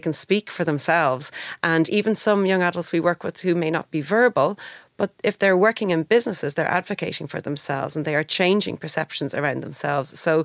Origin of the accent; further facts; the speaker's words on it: Howth, Leinster, Ireland; I grew up in Howth, so it was a team from there.